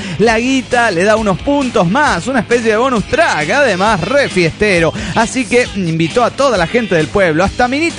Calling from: Ferrara, Emilia-Romagna, Italy; de Ferrara, Italia.

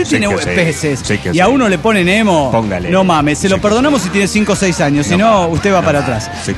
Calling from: Monterrey, Nuevo León, Mexico; de Monterrey, Nuevo León, México.

